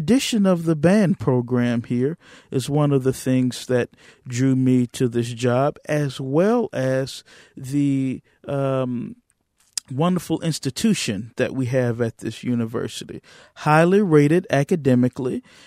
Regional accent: Birmingham, Alabama, United States; I'm from Birmingham, Alabama.

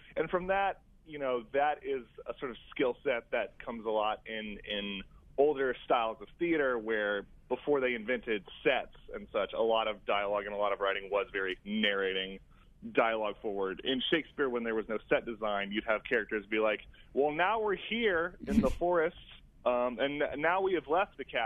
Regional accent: South Carolina, United States; So I am from South Carolina originally. I went to school at the University of South Carolina for my undergraduate degree.

